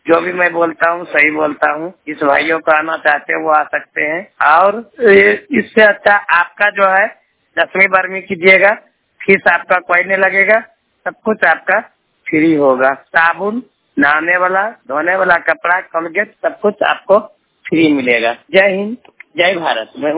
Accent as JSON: {"language": "Hindi", "town": "Sadatpur", "region": "Bihar", "country": "India", "lives_now": "Amritsar, India", "said": "मेरा घर सदातपुर दौना पोस्ट पवेट थाना अमरपुर जिला बांका बिहार का रहने वाला हूँ। मैं जो हूँ हुसैनपुरा चौक अमृतसर से मैं बोल रहा हूँ"}